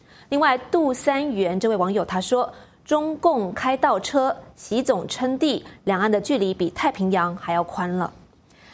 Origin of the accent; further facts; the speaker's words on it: Taiwan; 这是我们台湾人最担心的